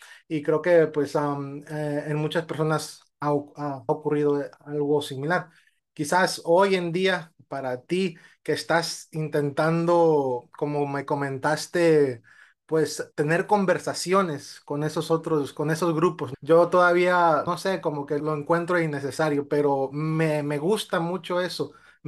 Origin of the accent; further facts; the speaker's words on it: United States; porque crecí en Estados Unidos